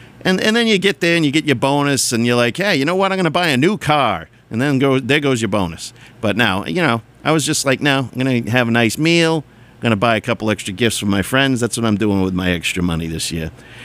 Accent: Tewksbury, Massachusetts, United States; I grew up in Tewksbury, and when I say I grew up, I kind of just got older. I went to high school there, though.

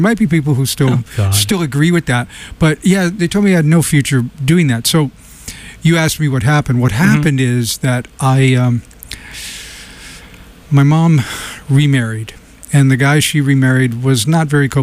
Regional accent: Portland, Connecticut, United States; Particularly Portland was it was a really nice place to grow up. It was a brownstone town.

